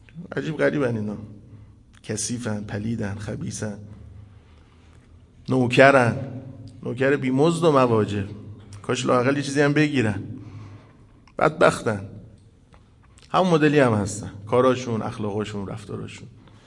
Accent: Iran; به عنوان یه ایرانی خجالت کشیدم

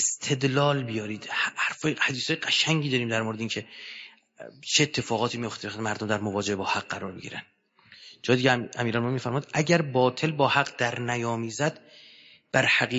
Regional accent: Iran; مردم دنیا نسبت به ما ایرانی ها چه شناختی دارن

